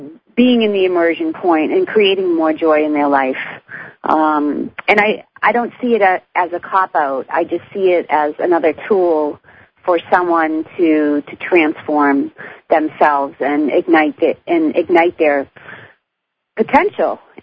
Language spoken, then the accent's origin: English; Massachusetts, United States; Well, I'm from Massachusetts